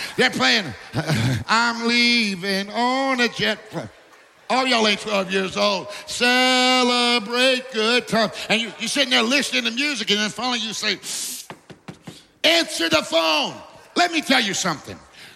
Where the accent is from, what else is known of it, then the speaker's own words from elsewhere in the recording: the South, United States; But y'all know I'm from the South and I barely speak English.